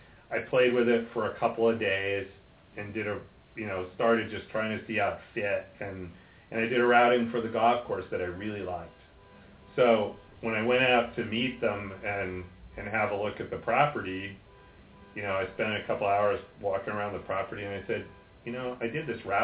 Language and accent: English; New York, United States; I mean, I grew up outside of New York, and I've spent a lot of time around Shinnecock Hills and the National Golf Links